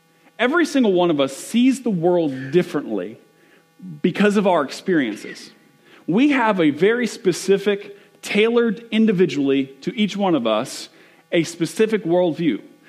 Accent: Fort Lauderdale, Florida, United States; I'm from South Florida, from Fort Lauderdale, Florida, and my family has a home in the Florida Keys.

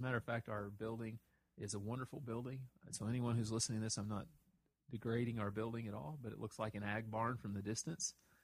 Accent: Stigler, Oklahoma, United States; I know when I grew up in First Baptist Church Stigler, there was a nice baptistry.

